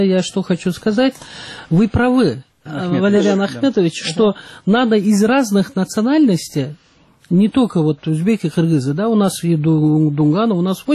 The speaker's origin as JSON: {"language": "Russian", "region": "South Russia", "country": "Russia", "said": "на юге, вот я сама южанка"}